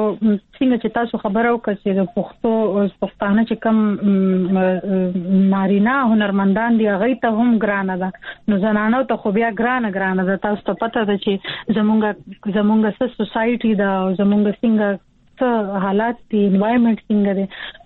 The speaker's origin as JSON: {"language": "Pashto", "town": "Peshawar", "region": "Khyber Pakhtunkhwa", "country": "Pakistan", "tie": "born or raised there", "said": "زه په پیښور کې پیدا شوی یم او په پیښور کې لوی شوی یم او په پیښور کې مې سبق ویلی دی او ما ګریجویشن د پېښور نه کړی دی."}